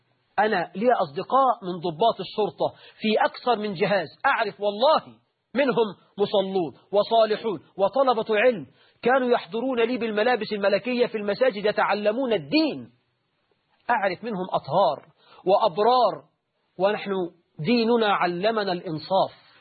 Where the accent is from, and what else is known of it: Egypt